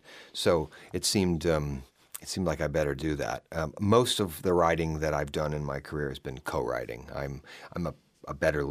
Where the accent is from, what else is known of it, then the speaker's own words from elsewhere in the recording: Boise, Idaho, United States; Well, Tom Jensen is, he's from my hometown. He's from Boise.